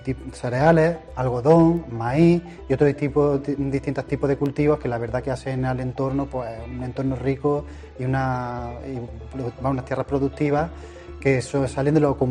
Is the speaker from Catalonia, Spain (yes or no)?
no; Jabalquinto, Andalusia, Spain; Evidentemente, como ciudadano de aquí de Jabalquinto y como el alcalde, a mí mi pueblo, pues la verdad que me gusta bastante y tiene muchas cosas que ver.